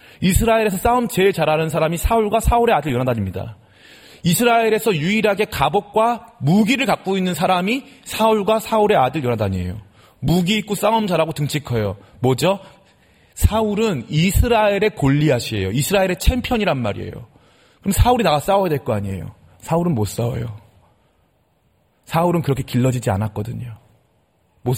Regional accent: Samgakji, Seoul, South Korea; 저는 여기 삼각지에 살았습니다. 오랫동안 삼각지에 어렸을 적에 살았는데 우리 집은 너무나 가난했어요.

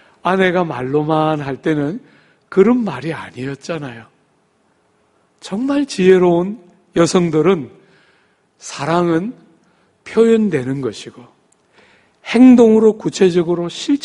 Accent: Gyeongsang, South Korea; 여러분, 저는 경상도 남자지만

